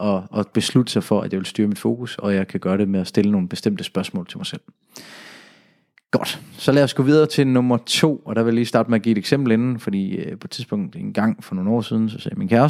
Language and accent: Danish; Jutland, Denmark; hvad er betydningen så der, hvor jeg kommer fra i Jylland?